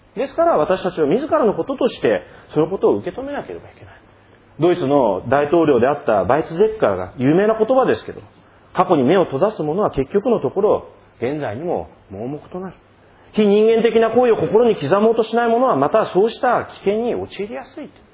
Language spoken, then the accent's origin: Japanese; Yokohama, Kanagawa, Japan; で、私の出身の横浜でもですね